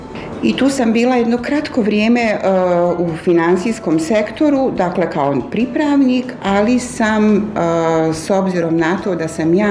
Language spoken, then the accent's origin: Bosnian; Zenica, Federation of Bosnia and Herzegovina, Bosnia & Herzegovina; also born or lived in Tuzla / Batajnica; Ja sam rođena u Tuzli, ali sam u Tuzli bila vrlo kratko vrijeme. Poslije toga sam prvi razred završila u Srbiji, u Batajnici, kraj Beograda. A poslije toga sam došla u Zenicu, tu sam završila i osnovnu i srednju školu, kasnije fakultet, tako da eto, Zeničanka sam.